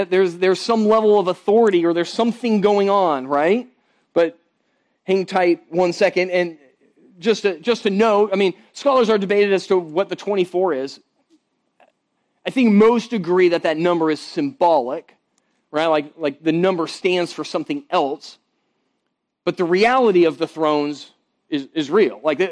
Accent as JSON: {"language": "English", "region": "Florida", "country": "United States", "said": "and we're from Florida, and it happens every summer in August at 4 o'clock, and it still catches us off guard"}